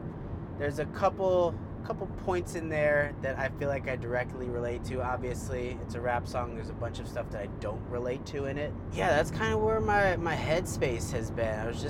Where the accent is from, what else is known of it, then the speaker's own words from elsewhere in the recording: Maryland, United States; I'm from Montgomery County. Anyway, I really like … I don't know if it has anything to do with we were both raised basically in the same place, pretty much.